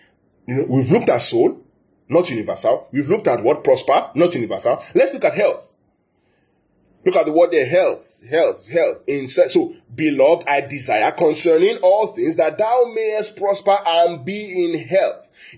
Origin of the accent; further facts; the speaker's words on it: Nigeria; I'm from Nigeria.